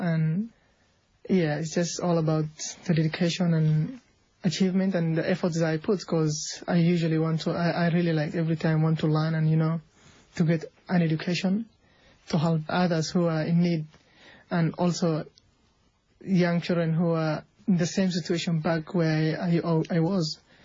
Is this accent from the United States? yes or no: no; Somalia; English is a second language; I was born in Somalia.